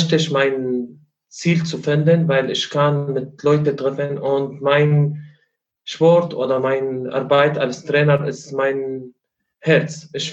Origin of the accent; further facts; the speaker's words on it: Syria; now in Germany; Ich komme aus Syrien.